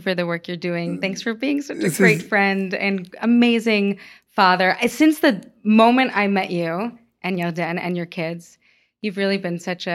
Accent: United States; I'm an American Jew, I'm an Israeli Jew, I'm a Persian Jew, I'm a third-generation Holocaust-surviving Jew

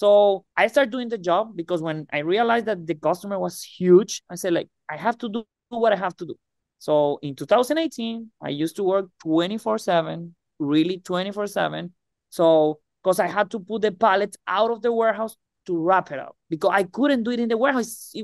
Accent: Venezuela; English is a second language; moved away as an adult; now in United States; all right? I'm from Venezuela. I have been living in the U.S. since 2012

